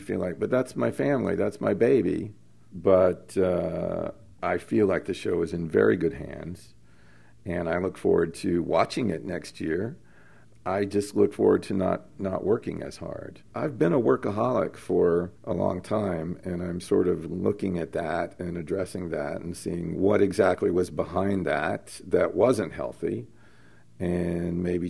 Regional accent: Marietta, Georgia, United States; I was. I grew up in Marietta, Georgia.

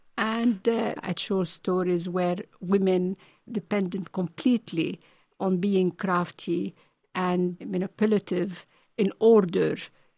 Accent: Beirut, Beirut Governorate, Lebanon; Well, I grew up in Beirut, Lebanon, and all the characters around me, especially women, were very crafty and very intelligent

